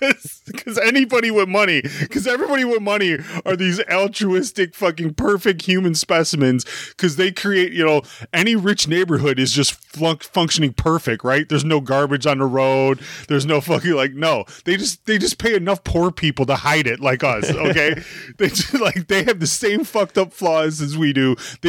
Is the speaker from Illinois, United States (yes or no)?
yes; Chicago, Illinois, United States; I live in the real world. I'm from Chicago. This ain't Mayberry.